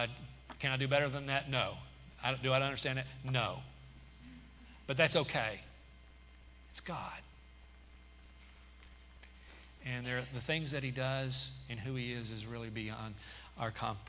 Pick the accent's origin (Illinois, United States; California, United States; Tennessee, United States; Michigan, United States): Tennessee, United States; Knoxville; I was raised in Knoxville. Early memories of elementary school is standing up at the beginning of the day and pledging allegiance to the flag.